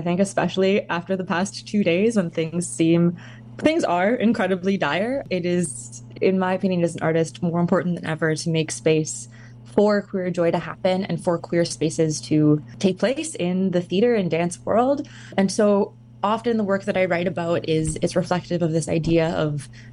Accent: Toronto, Ontario, Canada; moved away as an adult; now in Vancouver, Canada; I'm originally from Toronto, Ontario, and I moved to Vancouver 3 years ago to pursue my MFA.

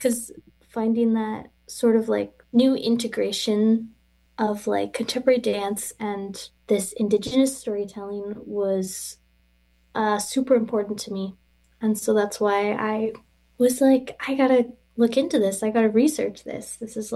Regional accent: Nanaimo, British Columbia, Canada; I'm from the Penelicut tribe. Grew up on the Nanaimo territories. That is Vancouver Island.

